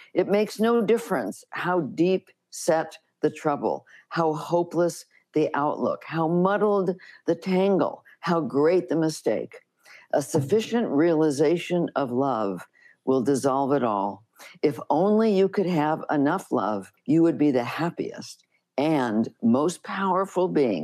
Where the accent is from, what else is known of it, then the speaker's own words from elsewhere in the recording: Los Angeles, California, United States; I grew up in Los Angeles, and like so many people who are healers and doing healing work, I had a really tough childhood.